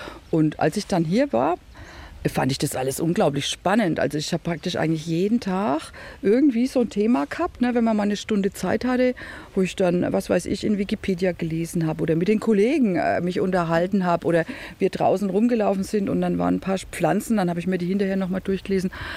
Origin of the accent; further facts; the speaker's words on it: Bavaria, Germany; Also ich komme aus Franken, na, da lege ich mehr Wert drauf. Ich bin kein Bayer, ich bin ein Franke. Also es ist schon 650 Kilometer weg von hier und weit, weit weg vom Meer.